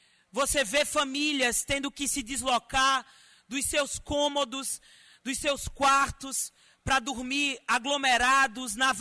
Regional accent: Pernambuco, Brazil; Um deputado que vem lá da minha região, do Agreste Pernambucano, fortalecido nesse momento.

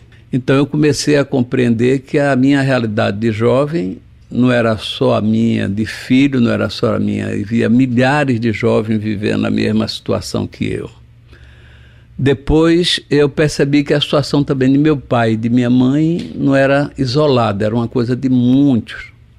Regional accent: Olinda, Pernambuco, Brazil; eu, na verdade, nasci em Beberibe, Olinda, ali por trás da igreja de Beberibe, Olinda. Depois moramos aqui em Salgadinho

